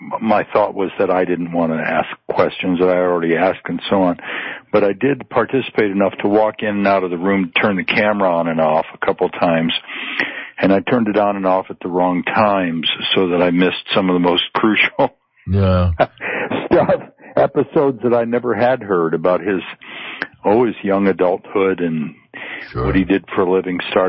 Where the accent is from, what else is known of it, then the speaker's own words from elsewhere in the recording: Las Vegas, New Mexico, United States; Yeah, and my trip over from Santa Fe to Las Vegas, New Mexico, my hometown where he was